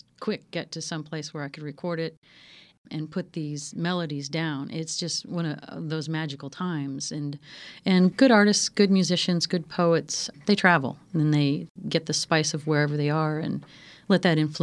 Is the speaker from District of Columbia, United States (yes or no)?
yes; Washington, District of Columbia, United States; I grew up in Washington, D.C. with a diverse collection of friends